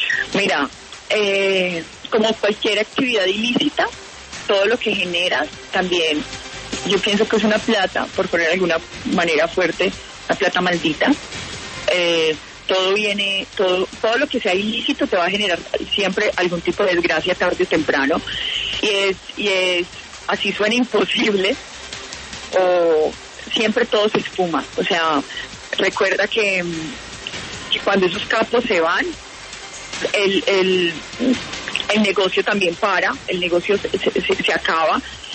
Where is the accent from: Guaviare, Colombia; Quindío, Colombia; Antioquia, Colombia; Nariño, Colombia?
Quindío, Colombia; Armenia; Somos de Armenia, todos, kindianos, puyabros, como decimos acá.